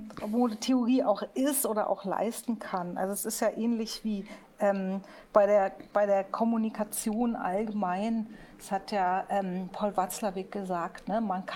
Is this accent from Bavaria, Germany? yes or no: yes; Munich, Bavaria, Germany; Ich bin ja in München geboren worden, ne? Und aufgewachsen.